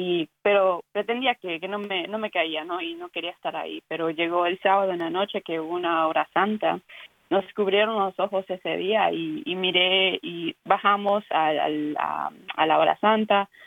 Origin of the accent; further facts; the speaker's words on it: Philadelphia, Pennsylvania, United States; porque soy de Filadelfia